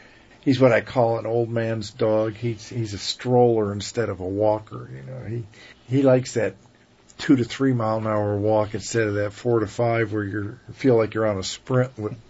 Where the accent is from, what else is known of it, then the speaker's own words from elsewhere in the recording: Parkersburg, West Virginia, United States; born there; now in Raleigh, United States; Parkersburg, West Virginia.